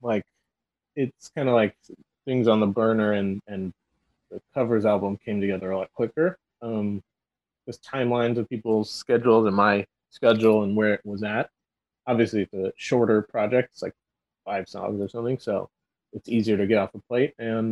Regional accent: St. Louis, Missouri, United States; now in Los Angeles, United States; Now, LA for sure is more liberal than the St. Louis I grew up in.

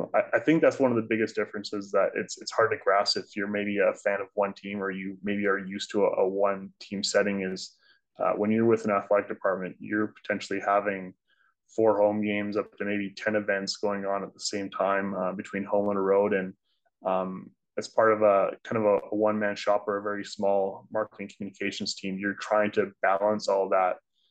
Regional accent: Victoria, British Columbia, Canada; So I was already working back in Calgary, but when that tournament was coming to my hometown

